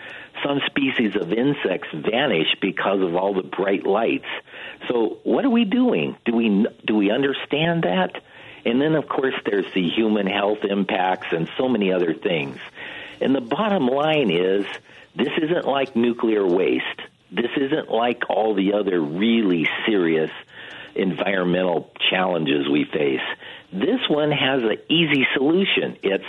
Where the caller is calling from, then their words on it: Sierra Vista, Arizona, United States; Yes, I'm calling from Sierra Vista, Arizona.